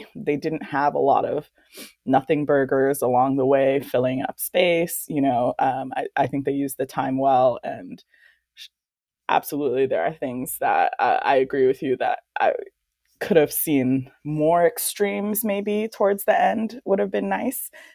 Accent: United States; I particularly hate that idea as an American who knows that is not like, we don't have any secret magic medical stuff that Korea doesn't have

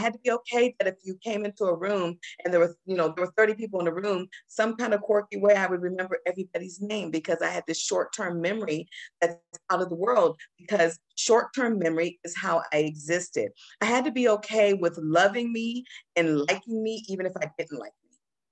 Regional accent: Seattle, Washington, United States; I grew up in Seattle with the rain and all of that.

